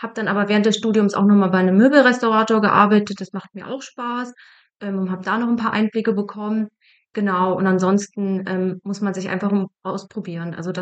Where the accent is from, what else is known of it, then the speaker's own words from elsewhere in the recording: Nordhausen, Thuringia, Germany; now in Fulda, Germany; Ich komme ursprünglich aus Nordhausen, aber wohne seit 2019 in Fulda, also in der Nähe von Fulda.